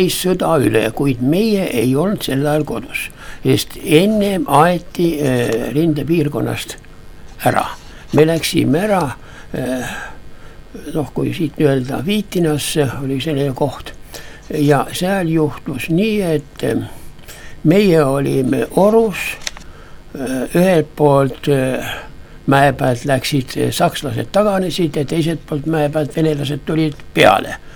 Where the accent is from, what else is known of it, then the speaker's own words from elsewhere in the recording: Haanja, Võru County, Estonia; now in Järva County, Estonia; ei , ma olen Võrukene või Haanja mees . ma olen Haanjast natuke 16 kilomeetrit lõuna pool . nii et Läti piir oli piltlikult öeldes kiviga visata .